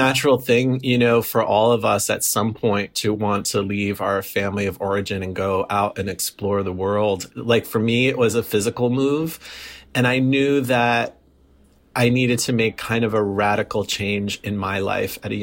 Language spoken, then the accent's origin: English; New York, United States; moved away as an adult; now in Los Angeles, United States; And I grew up in New York, but moved to Los Angeles in my mid-20s.